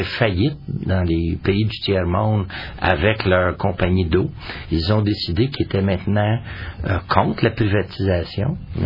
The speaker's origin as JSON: {"language": "French", "country": "Canada", "said": "il est chez nous, au Canada, sur le continent, à même hauteur, la même température"}